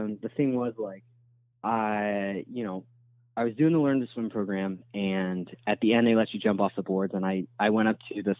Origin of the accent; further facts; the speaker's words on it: Ewing, New Jersey, United States; I grew up in Ewing, New Jersey.